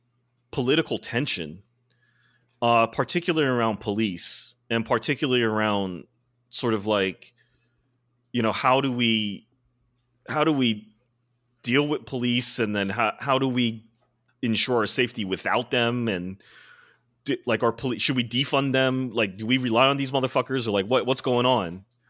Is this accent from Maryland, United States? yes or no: no; New York City, New York, United States; I'm like, as a New Yorker, as someone who's been in the subways, as someone who's thought about this a lot